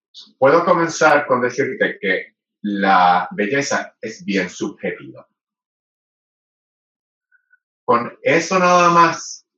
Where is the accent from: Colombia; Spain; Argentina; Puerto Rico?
Puerto Rico; yo como puertorriqueño